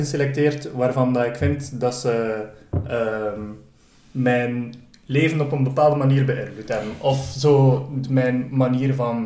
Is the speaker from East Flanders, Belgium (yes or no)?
yes; Aalter, East Flanders, Belgium; naar de bibliotheek begon te gaan in Aalter, waar ik vandaan kom